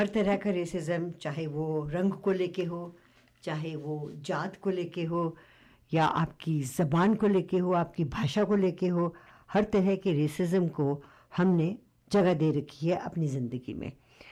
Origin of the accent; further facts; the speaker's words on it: Canada; So where does that leave us who have our heritage is Indian, but we are Canadian?